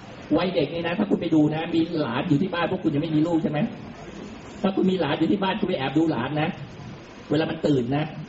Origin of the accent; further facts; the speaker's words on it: Bangkok, Thailand; ผมเป็นลูกคนจีนผมไม่มีญาติพี่น้องอยู่ต่างจังหวัดเลยผมไม่มีโอกาสไปเยี่ยมญาติที่โน่นที่นี่ที่อีสานที่เหนือที่ใต้ที่อะไรไม่เคยไม่มีพ่อผมนั่งเรือมาโผล่ที่กรุงเทพผมก็อยู่กรุงเทพ